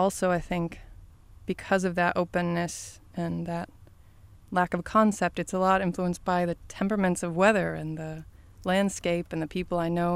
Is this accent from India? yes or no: no; Louisville, Kentucky, United States; more current artists like … who was from my hometown